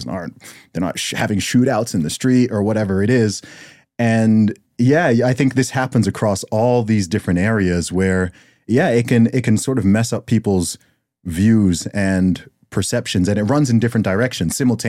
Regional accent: Saudi Arabia; also born or lived in Dubai; growing up in Saudi Arabia

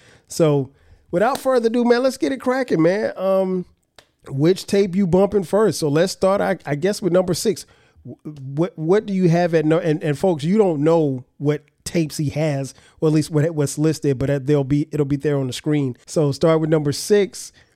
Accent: Florence, South Carolina, United States; We had one in Florence as well, in my hometown of Florence, South Carolina.

